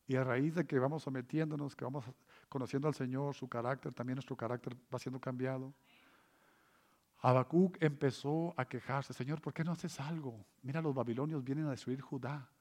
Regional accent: Mexico; la gente en mi país, lo voy a decir, en mi México

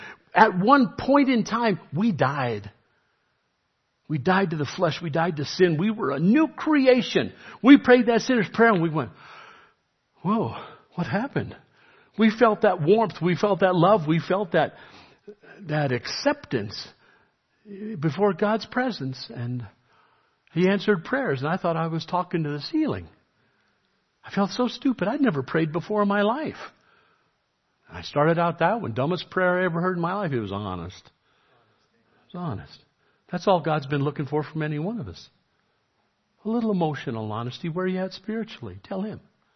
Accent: New York City, New York, United States; Funny thing is, I grew up in the Roman Catholic Church in New York City.

